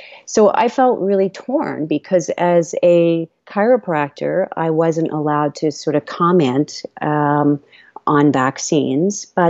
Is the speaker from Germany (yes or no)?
no; Portugal Cove, Newfoundland and Labrador, Canada; now in Nova Scotia, Canada; I grew up in Newfoundland, in a little fishing village called Portugal Cove.